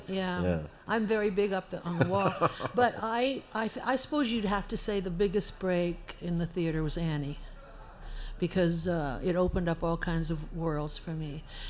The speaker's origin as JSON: {"language": "English", "region": "New Hampshire", "country": "United States", "tie": "born or raised there", "lives_now": "Boston, United States", "said": "It wasn't Boston then. It was a tiny town in New Hampshire."}